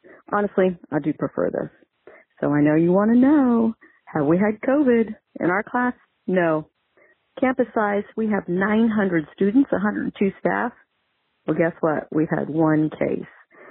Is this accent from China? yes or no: no; Pittsburgh, Pennsylvania, United States; I grew up in Pittsburgh. I'm a Steelers fan.